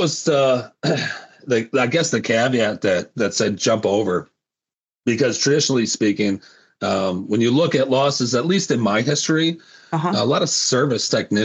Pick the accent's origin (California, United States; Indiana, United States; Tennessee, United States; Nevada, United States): Indiana, United States; Growing up in Northwest Indiana, a proud 219er, 90% of my family were employees at U.S. Steel.